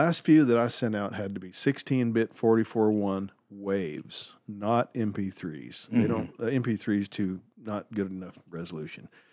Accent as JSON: {"language": "English", "region": "California", "country": "United States", "tie": "born or raised there", "also_born_or_lived": "Arkansas", "said": "Well, I was actually born in Arkansas. Raised in California."}